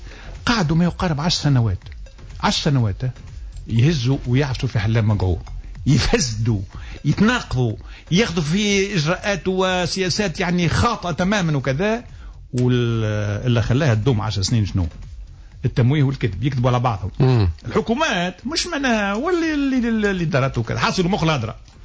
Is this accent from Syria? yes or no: no; Tunisia